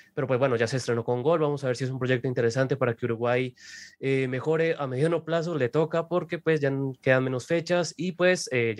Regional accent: Colombia; Nosotros como colombianos lo sabemos

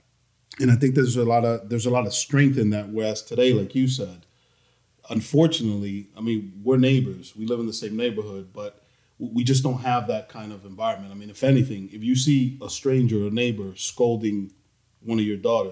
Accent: New York, United States; And even though you were raised in DR and I was raised in New York, it was very similar

